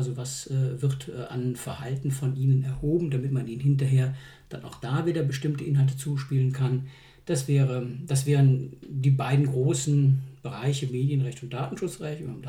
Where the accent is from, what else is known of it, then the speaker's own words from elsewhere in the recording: Cologne, North Rhine-Westphalia, Germany; und ich komme aus Köln.